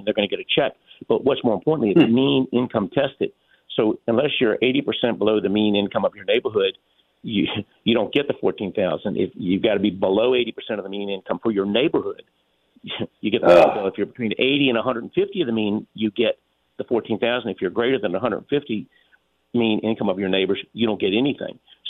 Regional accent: United States; As an American, I just have a concern when we get these 755-page bills

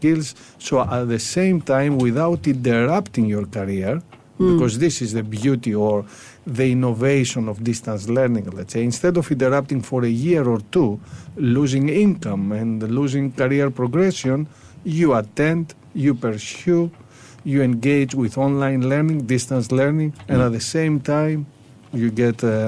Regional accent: Greece; English is a second language; now in United Kingdom; For example, in the case that you haven't guessed, I'm from Greece.

